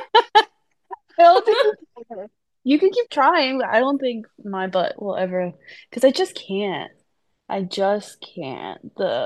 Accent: New York, United States; So I guess because I'm from Long Island and all the bars on Long Island, all they play is country music

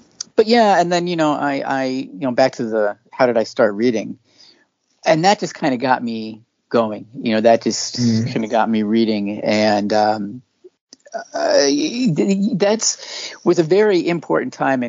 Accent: Ohio, United States; I'm from Ohio, about 60 miles south of Cleveland, but my sister ended up moving to Cleveland.

